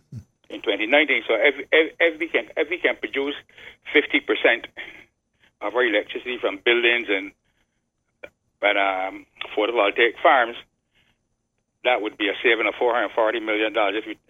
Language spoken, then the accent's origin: English; Saint Philip, Barbados; And I know the Fall Bay area very well. I'm from St. Philip.